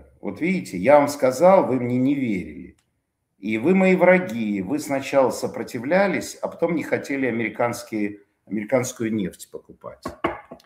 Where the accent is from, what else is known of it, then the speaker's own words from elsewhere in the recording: Russia; я тоже россиянин, но во мне этого нет